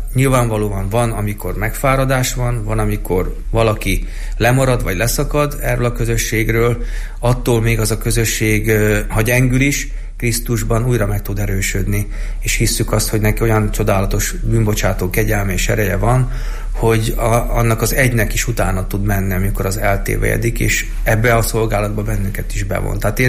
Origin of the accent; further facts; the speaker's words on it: Slovakia; Én magam sohasem gondolkodtam abban, hogy elhagyjam a szülőföldemet.